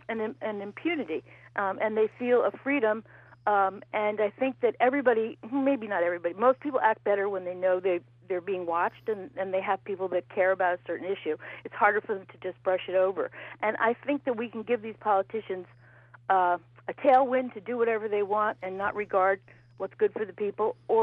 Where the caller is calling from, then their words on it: New York, United States; from Dutchess County.